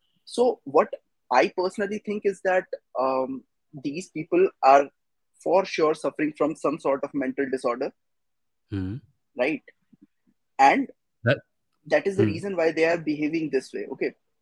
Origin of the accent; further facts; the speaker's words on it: Uttarakhand, India; Since I come from Uttarakhand, I have seen these things very closely.